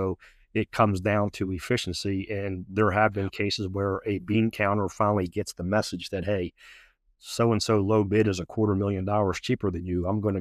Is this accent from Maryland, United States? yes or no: yes; Baltimore, Maryland, United States; I am from Baltimore originally.